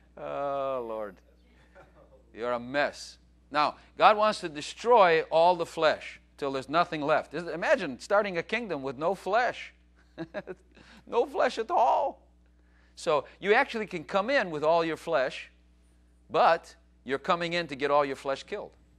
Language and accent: English; Chicago, Illinois, United States; I grew up in Chicago, but those are not my kind of people.